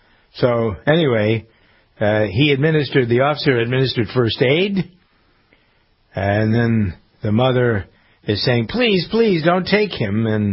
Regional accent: Framingham, Massachusetts, United States; as we do here in Framingham, in my hometown.

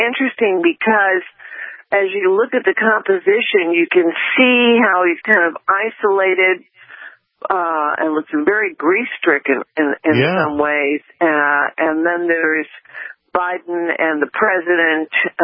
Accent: San Antonio, Texas, United States; when I was out there in San Antonio, my hometown, people said

